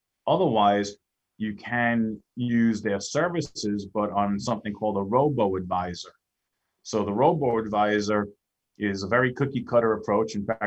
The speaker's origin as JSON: {"language": "English", "town": "Flushing", "region": "New York", "country": "United States", "tie": "born or raised there", "said": "But I grew up in Flushing, Queens."}